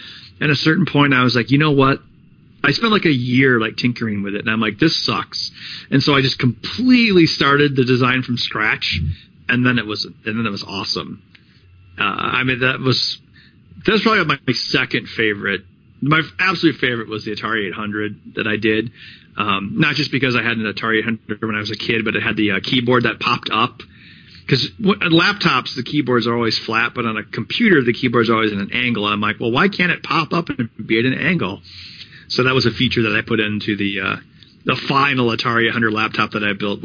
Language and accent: English; United States; I'm an American.